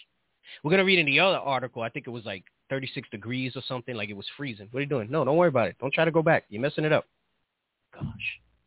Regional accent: New York City, New York, United States; Growing up in New York City, at least once a year, there was somebody that dumped their kid in a dumpster or something like that, right?

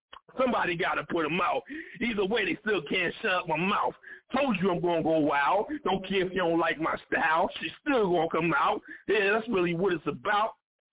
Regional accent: Philadelphia, Pennsylvania, United States; That music, we really feel it. And I'm from Philly.

